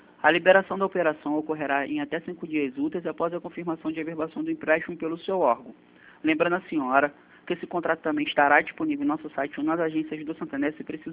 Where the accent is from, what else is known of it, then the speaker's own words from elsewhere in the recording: Nova Iguaçu, Rio de Janeiro, Brazil; Sou de Nova Iguaçu